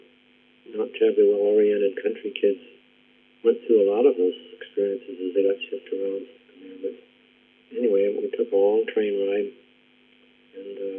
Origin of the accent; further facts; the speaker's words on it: Oregon, United States; And growing up in Oregon, San Francisco, I knew it was someplace way south of us in a big city.